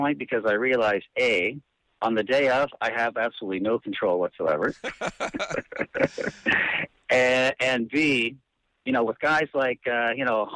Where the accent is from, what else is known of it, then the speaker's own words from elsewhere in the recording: London, Ontario, Canada; in my hometown of London, Ontario.